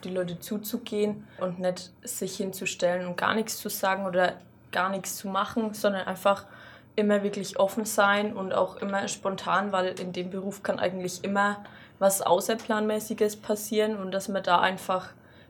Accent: Kronach, Bavaria, Germany; Ja, also ich komme aus Kronach, ja.

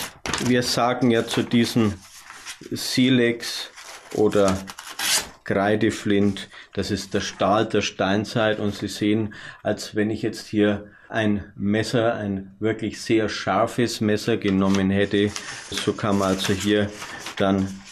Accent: Heinersreuth, Bavaria, Germany; Ich bin natürlich in dieser Heimat verwurzelt. Also ich bin ein wirklich noch in Heinersreuth geborener Uroberfranke, darf ich mal so sagen.

